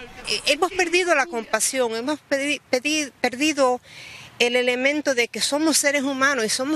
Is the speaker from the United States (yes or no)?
yes; United States; Me da una vergüenza decir que soy americana hoy en día.